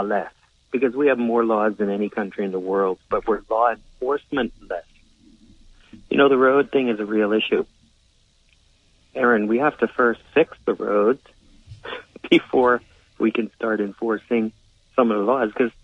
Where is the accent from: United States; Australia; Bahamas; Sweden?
Bahamas; Spanish Wells, Abaco; I'm from Abaco and Spanish Wells for over 400 years.